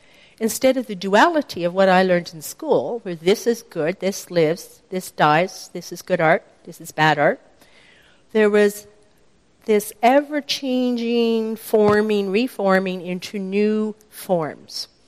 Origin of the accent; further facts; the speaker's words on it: Nova Scotia, Canada; also born or lived in Newfoundland; And I was born in Newfoundland, grew up in Nova Scotia, and was like connecting to some sense of self.